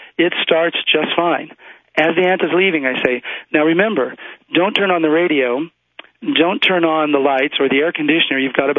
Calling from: Lincoln, Nebraska, United States; from Lincoln, Nebraska.

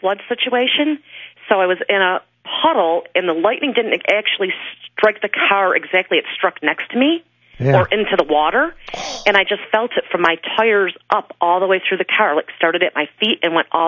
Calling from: Old Forge, New York, United States; I'm calling from Old Forge, New York.

